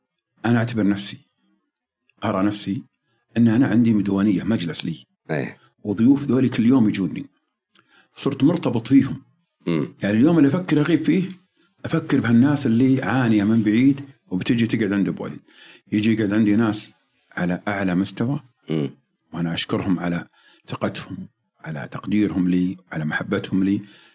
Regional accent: Saudi Arabia; يخلونا بما أننا سعوديين وكذا

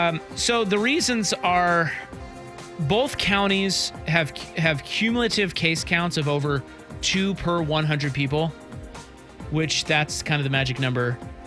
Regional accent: Salina, Kansas, United States; Well, Pendleton to me is a lot like my hometown of Salina, Kansas

